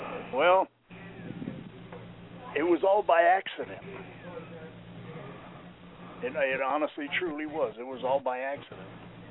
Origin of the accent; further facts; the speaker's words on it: Philadelphia, Pennsylvania, United States; I was originally from Philadelphia.